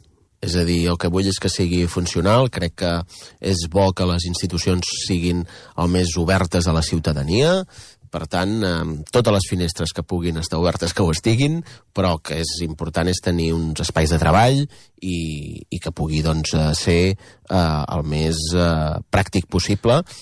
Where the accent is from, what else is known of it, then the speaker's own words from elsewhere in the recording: Pineda de Mar, Catalonia, Spain; a Pineda, d'on sóc jo